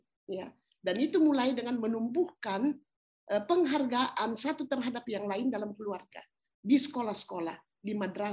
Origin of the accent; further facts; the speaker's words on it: South Sulawesi, Indonesia; saya dari Toraja. Ya. Dan di Toraja itu boleh dikatakan kebanyakan penduduknya beragama Kristen.